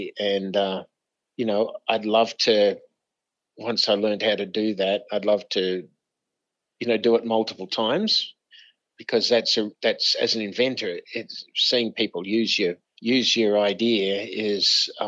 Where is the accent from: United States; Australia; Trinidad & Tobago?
Australia; as an Aussie